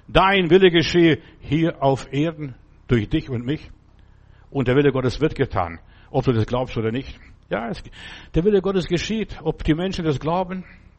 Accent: Bavaria, Germany; Bei uns im Bayerischen Wald, auf unserem Grundstück

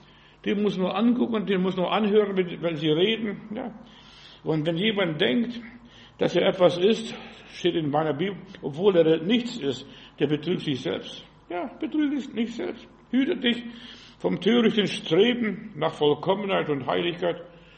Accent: Heilbronn, Baden-Württemberg, Germany; Ich habe das mal miterlebt bei uns in Heilbronn.

